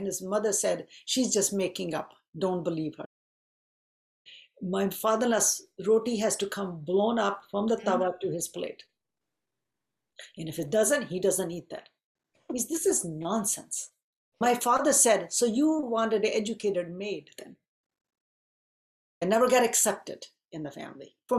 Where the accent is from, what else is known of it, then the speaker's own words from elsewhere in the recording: Punjab, India; So my mother was into South Indian culture, even growing up in Punjab. We grew up very liberal, very different.